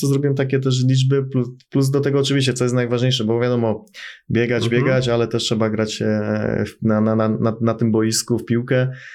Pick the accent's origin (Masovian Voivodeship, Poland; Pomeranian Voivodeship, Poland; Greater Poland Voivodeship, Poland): Greater Poland Voivodeship, Poland; Poznań; jako Poznaniak, no to prawdziwa pyra